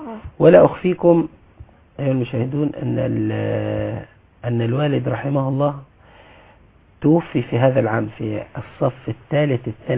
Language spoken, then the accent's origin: Arabic; Asyut Governorate, Egypt; also born or lived in Jeddah, Saudi Arabia; من محافظة اسيوط. ولدت بالسعودية في مدينة جدة